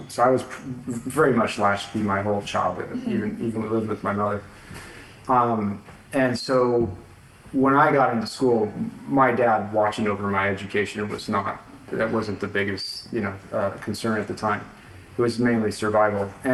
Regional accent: California, United States; moved away as an adult; Well, I grew up in California and I can come back to that. But eventually my education, once I decided, well, I left California when I was 18 to go to Texas.

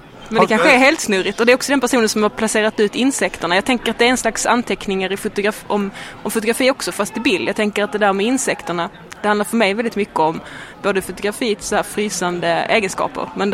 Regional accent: Skåne, Sweden; accent: Skånska; att jag är kvinna och att jag pratar skånska

